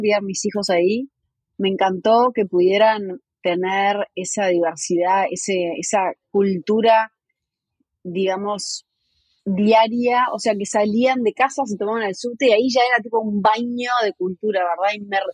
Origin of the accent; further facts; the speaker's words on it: Uruguay; born there; me vine al sur, volví a mi país natal, volví a Uruguay a fines de enero